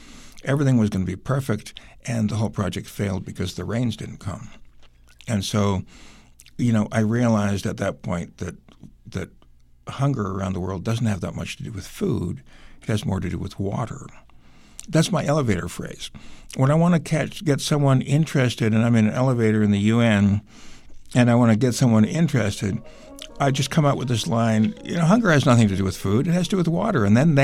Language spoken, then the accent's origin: English; Canada; I'm a Canadian kid, who are you going to go to if you have a peanut problem?